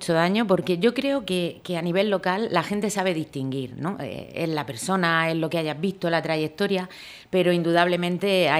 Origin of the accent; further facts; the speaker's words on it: Lorca, Region of Murcia, Spain; encabezar una candidatura en mi pueblo, lo que más quiero del mundo, que es Lorca